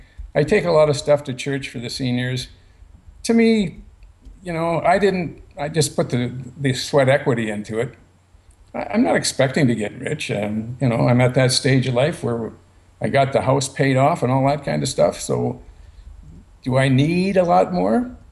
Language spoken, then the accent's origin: English; Minnesota, United States; Like I said, I grew up in Minnesota in a hardwood forest. We had oak trees around and walnut trees, and we had chestnuts.